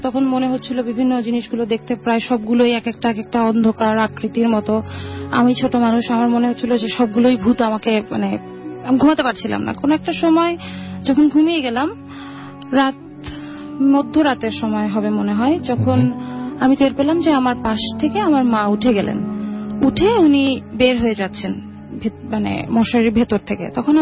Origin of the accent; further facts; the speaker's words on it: Uttara, Dhaka Division, Bangladesh; জি, আসসালামু আলাইকুম … এসছি উত্তরা থেকে।